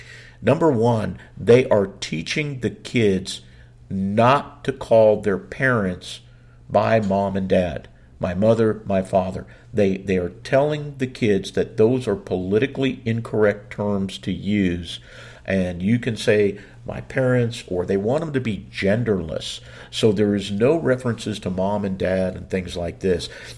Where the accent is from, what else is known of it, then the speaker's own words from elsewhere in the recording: Texas, United States; it's so embarrassing because we're from Texas, and people always sort of consider Texas to be a fairly conservative state.